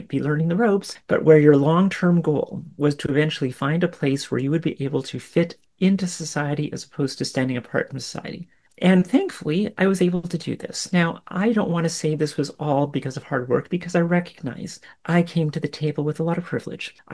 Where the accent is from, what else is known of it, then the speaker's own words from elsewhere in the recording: Canada; I'm a Canadian healthcare professional and also a researcher. And I'm obviously a woman of trans history, which some people will call trans woman.